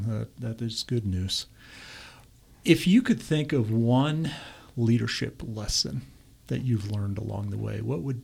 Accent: New York City, New York, United States; I am actually from the New York City area.

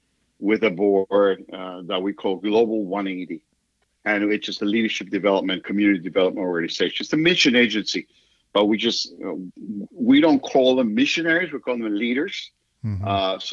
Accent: Dominican Republic; English is a second language; But I went back, when I went back to the Dominican Republic, one of the things that happened that year is that I heard the gospel for the first time

